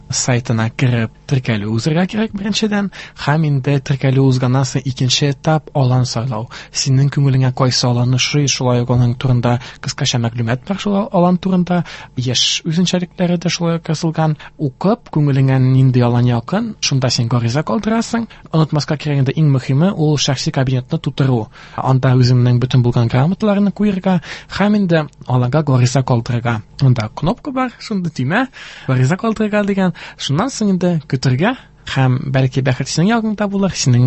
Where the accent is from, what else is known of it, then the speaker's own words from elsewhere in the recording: Bashkortostan, Russia; born there; moved away as an adult; now in Kazan, Russia; Тумышым белән мин Башкортстан Республикасыннан һәм инде 2020 елына Казан шәһәренә күченеп килдем.